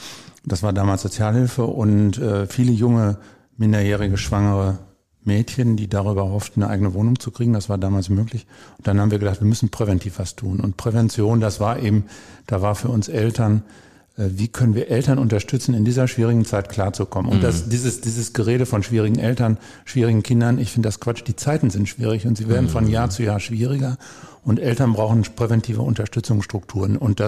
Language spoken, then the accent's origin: German; Paderborn, North Rhine-Westphalia, Germany; born there; now in Hamm, Germany; ich komme aus Hamm und für mich ist das immer ein bisschen was Romantisches, weil ich bin gebürtig aus dem Paderborner Raum und das war hier so unsere Urlaubsregion.